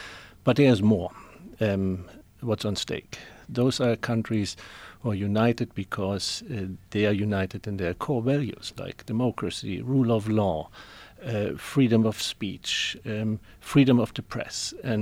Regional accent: East Germany, Germany; I grew up in East Germany, in a communist country

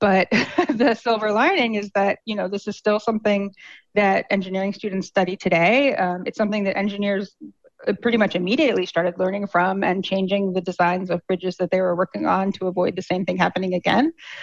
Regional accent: Washington, United States; So I'm from Washington State, which has the dubious distinction of being home to one of the most famous engineering disasters of all time

